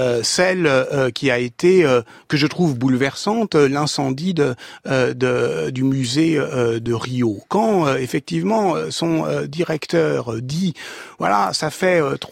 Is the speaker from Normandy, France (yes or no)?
no; Paris, Île-de-France, France; born there; moi, je suis né à Paris